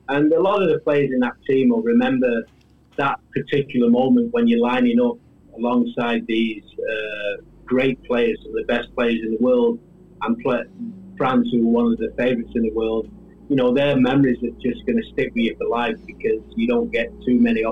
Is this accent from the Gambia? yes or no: no; England, United Kingdom; My dad was from Jamaica, was into cricket. My mom just worked. So I think it's just growing up in England